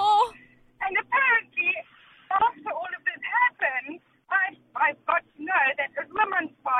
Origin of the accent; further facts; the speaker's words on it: South Africa; Because I'm from South Africa.